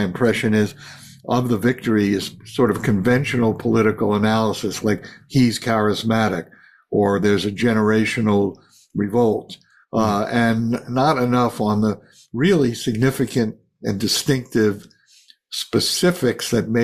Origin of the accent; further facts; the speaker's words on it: Brooklyn, New York, United States; I grew up when Fiorello LaGuardia was mayor, and in the midst of the high point, that's what I was born into in Brooklyn back in the 40s.